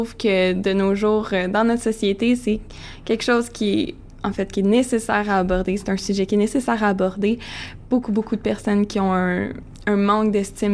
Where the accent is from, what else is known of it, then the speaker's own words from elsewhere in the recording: Montreal, Quebec, Canada; c'est peut-être parce que je viens de Montréal et que je parle français